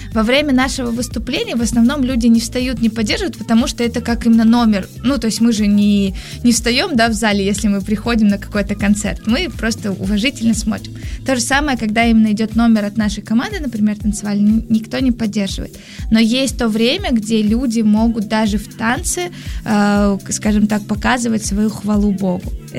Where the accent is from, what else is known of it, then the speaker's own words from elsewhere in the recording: Bryansk, Bryansk Oblast, Russia; now in Moscow, Russia; я сама не из Москвы, из Брянска, и в церковь первый раз я пришла там.